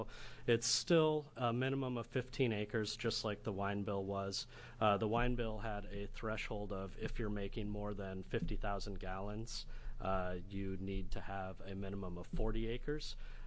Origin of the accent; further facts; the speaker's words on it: Iowa, United States; I'm actually from Iowa originally.